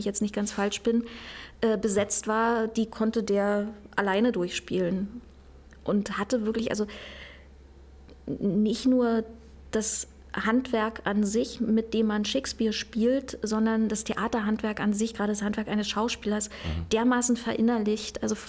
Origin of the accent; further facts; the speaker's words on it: Angermünde, Brandenburg, Germany; Und aufgewachsen bin ich in Angermünde.